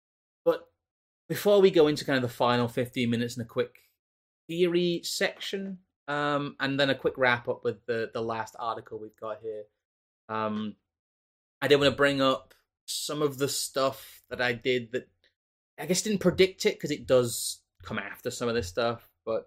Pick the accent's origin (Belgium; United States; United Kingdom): United Kingdom; Thank you, Mr. Majid, for telling me that me as a British person am racist.